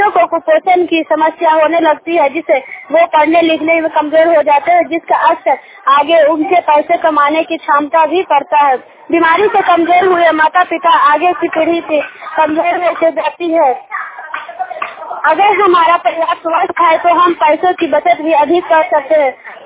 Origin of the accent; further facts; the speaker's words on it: Basura, India; ग्राम बसुरा के रहने वाली हूँ।